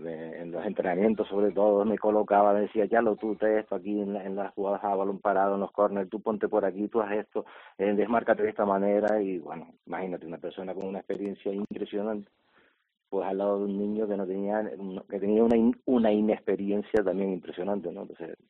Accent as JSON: {"language": "Spanish", "region": "Canary Islands", "country": "Spain", "said": "yo me quedo con el haber podido participar con el Tenerife, haber llegado al equipo de mi tierra"}